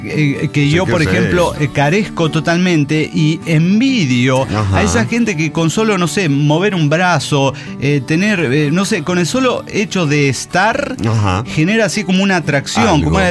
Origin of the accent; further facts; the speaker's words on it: Guanajuato, Mexico; Sí, a mí me vale verga, soy de Guanajuato, le decía.